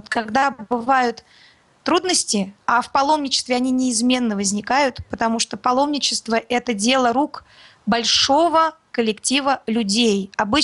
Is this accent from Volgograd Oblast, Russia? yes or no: no; Moscow, Russia; Он стал спрашивать, откуда я, из Москвы, то все.